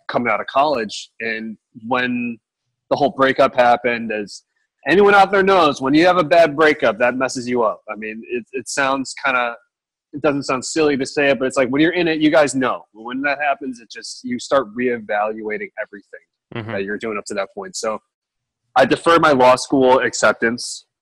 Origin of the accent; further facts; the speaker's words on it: Chicago, Illinois, United States; I grew up in Chicago. So, I mean, that's a very sports heavy town. And I grew up in the 90s, so that's, you know, the Michael Jordan, you know, era.